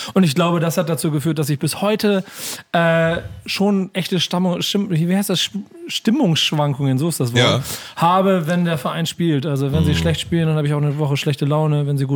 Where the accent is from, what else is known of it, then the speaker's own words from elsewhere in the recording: Hamburg, Germany; born there; Bei mir ist es ein bisschen anders, ich bin gebürtiger Hamburger.